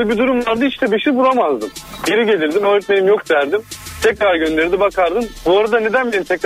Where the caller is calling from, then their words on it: Istanbul, Turkey; İstanbul'dan.